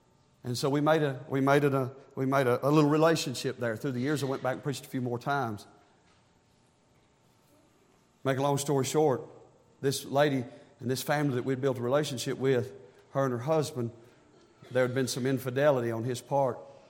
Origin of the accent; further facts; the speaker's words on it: Tennessee, United States; Hey, I grew up in East Tennessee. I thought that stuff was normal.